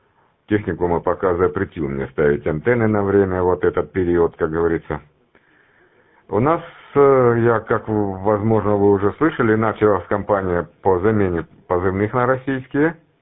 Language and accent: Russian; Dokuchaievsk, Donetsk Oblast, Ukraine; Но я сам не дончанин, я сам из Докучаевска